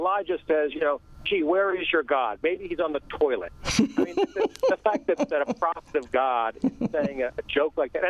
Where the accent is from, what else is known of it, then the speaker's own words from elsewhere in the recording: United States; I didn't feel attacked as an American.